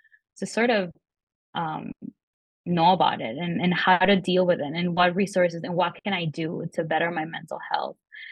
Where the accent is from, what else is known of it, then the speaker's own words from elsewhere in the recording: Peru; And if I did have any mental health problems when I came from Peru, here it was like double because I was struggling with all of this.